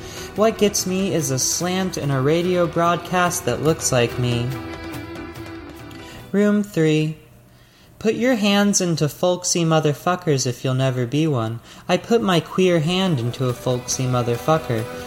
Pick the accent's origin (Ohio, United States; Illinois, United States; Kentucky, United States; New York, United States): Kentucky, United States; Radcliff; Growing up in Radcliffe, Kentucky, population 20,000, I was not a folksy bitch and more in touch with small towns than with mountains, or with the farmer cousins I had an hour away.